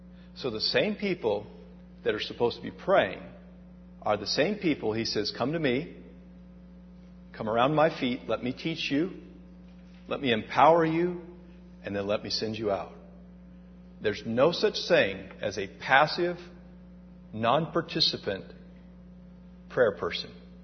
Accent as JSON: {"language": "English", "region": "Oregon", "country": "United States", "tie": "born or raised there", "said": "You know, I grew up in Oregon, and we had 26 apple trees on the property where I grew up."}